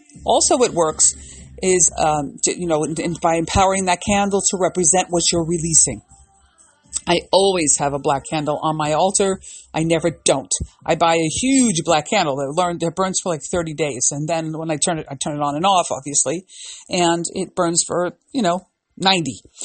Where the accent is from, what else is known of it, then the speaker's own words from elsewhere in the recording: United States; We're American. We do what we like.